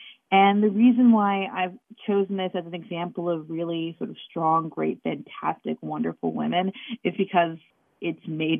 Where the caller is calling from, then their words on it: Ithaca, New York, United States; I am calling from Ithaca.